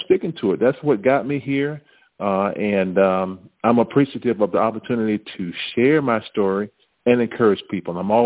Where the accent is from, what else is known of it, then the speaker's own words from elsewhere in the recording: Daytona Beach, Florida, United States; And I grew up down in Central Florida and came up in a city called Daytona Beach, Florida.